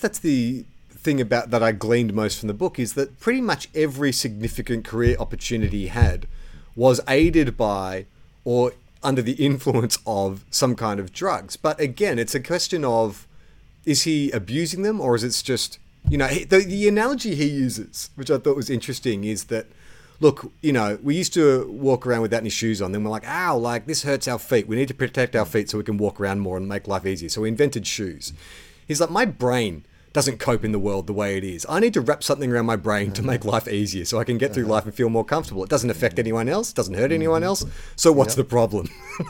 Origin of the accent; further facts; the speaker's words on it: Australia; now in London, United Kingdom; As an Aussie living in London, working in the NHS